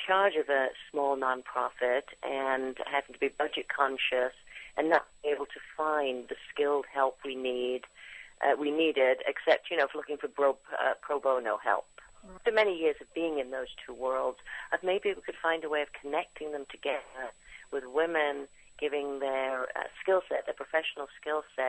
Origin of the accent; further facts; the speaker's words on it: England, United Kingdom; now in United States; I grew up in England, and it's very different in Europe.